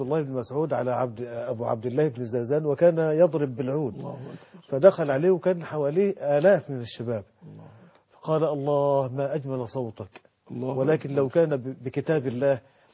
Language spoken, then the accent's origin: Arabic; Mansoura, Dakahlia, Egypt; عندنا في المنصورة، في قرى المنصورة